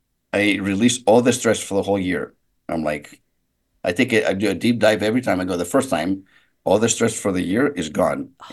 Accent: Galaxidi, Central Greece, Greece; My happy place is my hometown in Greece called Galaxidi

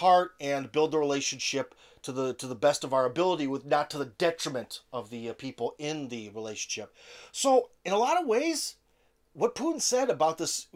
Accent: United States; I guess because I'm an American, I'm very cynical about any sort of this glorification

